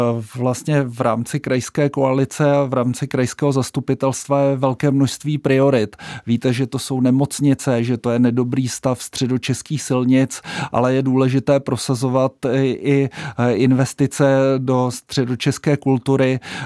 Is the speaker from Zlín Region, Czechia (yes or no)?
no; Příbram, Central Bohemian Region, Czechia; protože jsem z Příbrami a na kterou se velmi těším